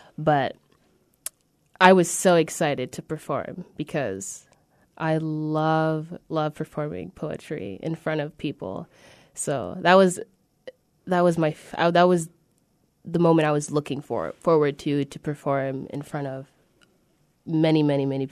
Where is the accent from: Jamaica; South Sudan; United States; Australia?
South Sudan; Juba, Central Equatoria; moved away; also born or lived in Egypt; So my family's from South Sudan. I was born in Juba, Juba, South Sudan.